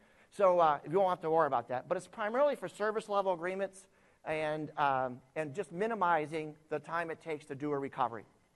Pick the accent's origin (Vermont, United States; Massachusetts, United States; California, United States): Vermont, United States; I'm from Vermont, like I said originally.